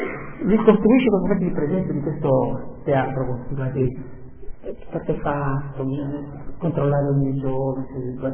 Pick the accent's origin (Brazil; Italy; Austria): Austria; perché in Veneto si dice così, ma io non sono Veneto, sono altro, sono austriaco